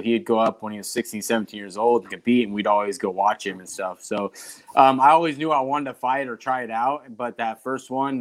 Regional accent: Nebraska, United States; It was small town. I grew up in a town of about 7,000 people.

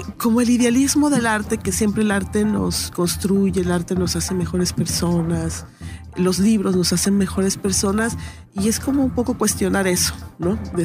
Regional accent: Sonora, Mexico; Mucho por mi niñez, sí, en el Valle del Yaqui, ¿no?

